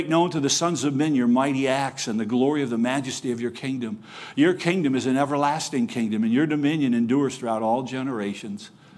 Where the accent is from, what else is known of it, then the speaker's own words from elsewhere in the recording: Michigan, United States; I grew up in West Michigan, which is probably the blueberry capital of the nation, if not the world.